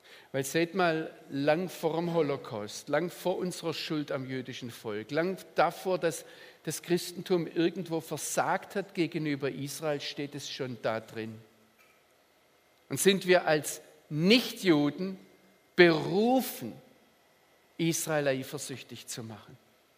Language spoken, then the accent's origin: German; Germany; Als Deutscher kann ich es als Mensch, als ganz normaler Mann, wie soll ich jemand eifersüchtig machen?